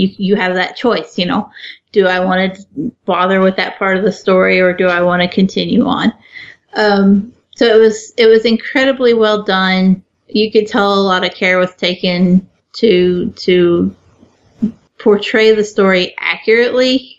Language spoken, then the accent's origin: English; United States; I'm very American in that way.